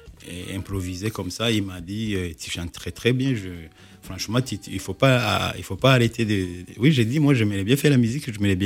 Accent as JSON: {"language": "French", "country": "Rwanda", "said": "la musique chez nous au Rwanda"}